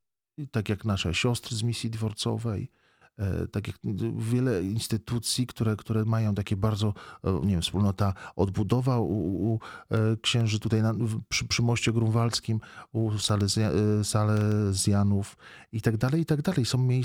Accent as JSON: {"language": "Polish", "town": "Rzeszów", "region": "Subcarpathian Voivodeship", "country": "Poland", "lives_now": "Wrocław, Poland", "said": "nie pochodzę z Wrocławia, pochodzę właśnie z Rzeszowa, stąd te Myczkowce, stąd ta decyzja rzeszowska."}